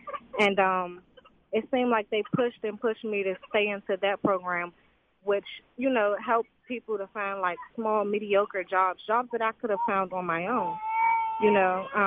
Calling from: Washington, District of Columbia, United States; Hi. I'm calling from Washington, D.C., yes.

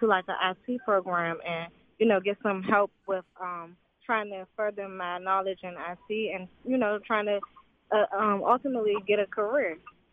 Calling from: Washington, District of Columbia, United States; Hi. I'm calling from Washington, D.C., yes.

